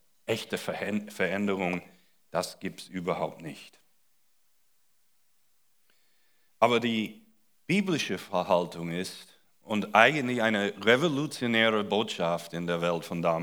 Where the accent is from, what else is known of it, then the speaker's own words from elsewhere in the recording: United States; aber als Amerikaner vermisse ich das Rumbollen.